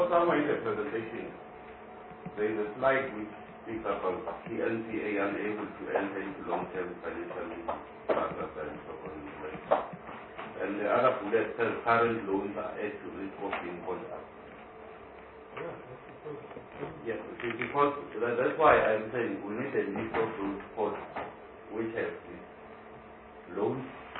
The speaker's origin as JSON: {"language": "English", "country": "South Africa", "lives_now": "England, United Kingdom", "said": "So I know myself and the wife, we are coming from England, but we are both South African"}